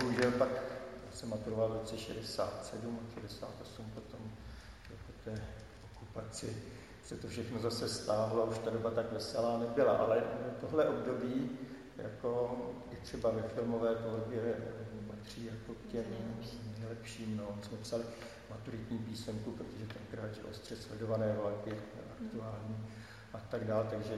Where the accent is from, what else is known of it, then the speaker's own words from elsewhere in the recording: Prague, Czechia; tak jako rodilý Pražák jsem zvolil Brno